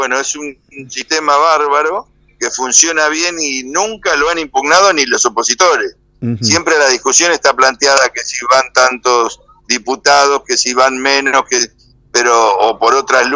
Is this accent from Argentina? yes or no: yes; Argentina; Yo como argentino